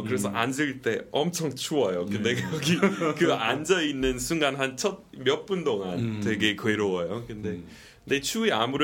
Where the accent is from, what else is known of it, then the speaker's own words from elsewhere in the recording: United States; Korean is a second language; 미국은 그러니까 우리 고향은 엄청 춥긴 한데